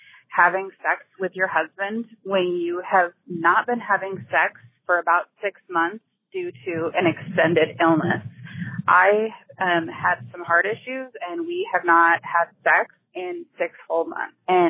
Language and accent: English; Texas, United States; I am 46 and I'm from Texas and a female.